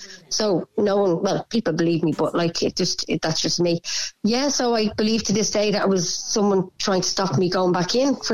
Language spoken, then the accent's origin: English; Bray, County Wicklow, Ireland; I'm from Bray